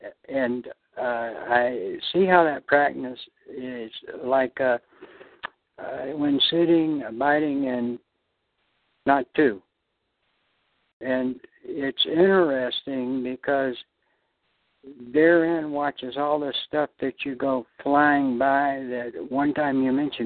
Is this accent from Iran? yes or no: no; New Jersey, United States; born there; accent: Northern; moved away; I had a Northern accent at the time. I was born in New Jersey. Well, I had to learn how to talk Southern style real quick just for survival.